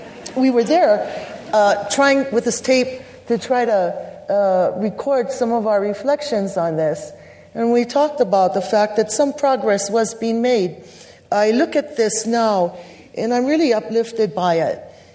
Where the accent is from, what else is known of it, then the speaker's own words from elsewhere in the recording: Hawaii, United States; Being a Hawaiian, Kanaka Maoli, our job is to work with our peoples.